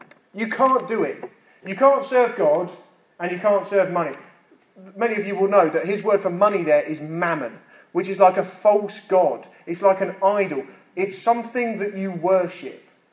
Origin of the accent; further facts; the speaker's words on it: United Kingdom; One, because we're British, many of us are, so we find it naturally quite difficult to talk about money.